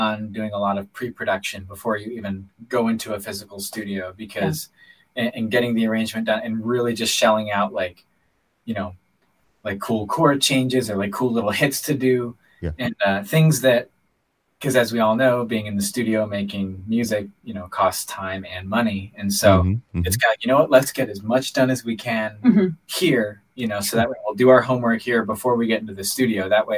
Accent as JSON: {"language": "English", "town": "Apalachin", "region": "New York", "country": "United States", "said": "I'm specifically from Apalachin, New York."}